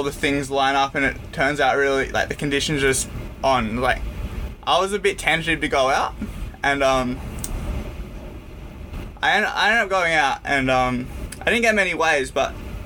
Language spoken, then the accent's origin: English; Denmark; obviously, growing up in Denmark, I've sort of, like, been around the ocean my whole life since I was born there.